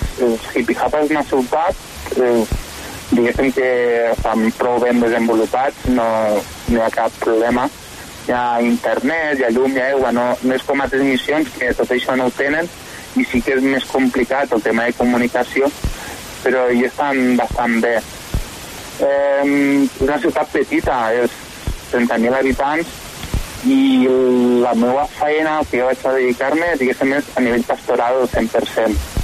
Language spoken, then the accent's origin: Catalan; Sant Carles de la Ràpita, Catalonia, Spain; per què no fer aquest pastoral tal com feia al meu poble, no?, a la Ràpita